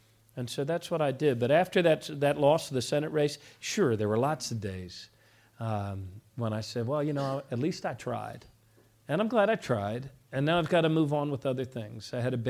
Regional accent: Maryland, United States; I was able to bring as a 27-year-old candidate, unknown in the city of Baltimore, and I grew up in Montgomery County.

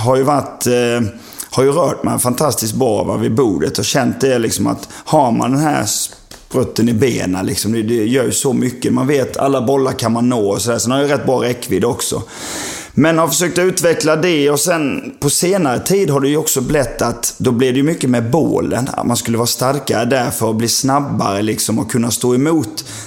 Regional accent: China; Jag kommer från Kina.

